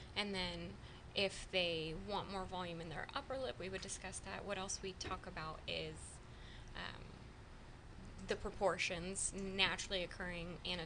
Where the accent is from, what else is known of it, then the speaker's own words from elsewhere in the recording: Santa Rosa, California, United States; I grew up in Santa Rosa, family business out in Sebastopol.